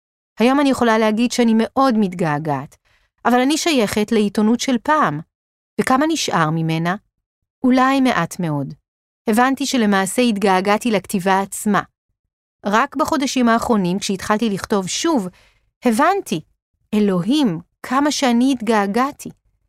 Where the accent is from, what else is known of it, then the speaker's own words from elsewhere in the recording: Tel Aviv, Tel Aviv District, Israel; בשנים שאני גדלתי בה